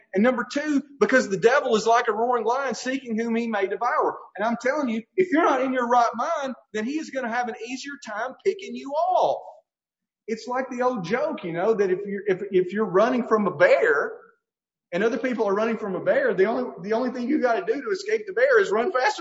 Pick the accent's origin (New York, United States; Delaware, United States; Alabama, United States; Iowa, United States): Alabama, United States; I grew up in Northwest Alabama, and I grew up around people who just wanted to be different for the sake of being different.